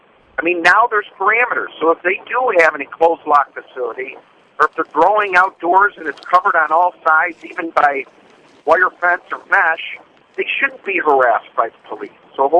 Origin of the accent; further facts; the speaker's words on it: Redford Township, Michigan, United States; I come from Wayne County. I come from Redford Township